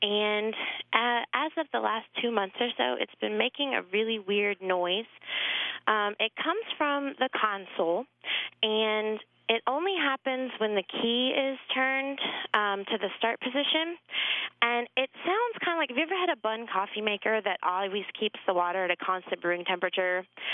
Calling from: Alpharetta, Georgia, United States; Hi, guys. … I'm calling from Alpharetta, Georgia.

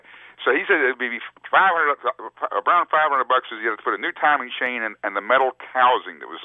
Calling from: Baltimore, Maryland, United States; I'm calling from Baltimore, Maryland.

